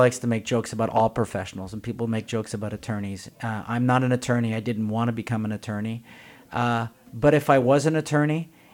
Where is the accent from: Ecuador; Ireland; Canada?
Canada; now in United States; Growing up in Canada, everyone I talk to always says when there's a problem, the government will solve it